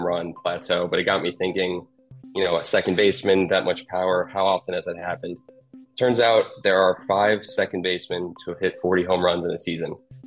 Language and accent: English; St. Louis, Missouri, United States; Yeah, I'm from St. Louis and it's been a rough year, but I'm still gonna wear the hat anyway.